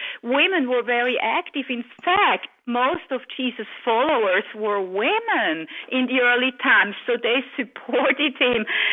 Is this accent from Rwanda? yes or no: no; Switzerland; in the country where I grew up in Switzerland